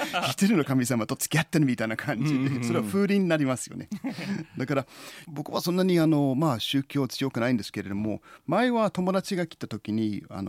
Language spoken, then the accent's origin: Japanese; United States; Japanese is a second language; now in Toyama, Japan; 僕はアメリカ人なんですけれども、そこまであまり感じることないんですね、そして富山にもいろんな外国人が住んでるんですけれども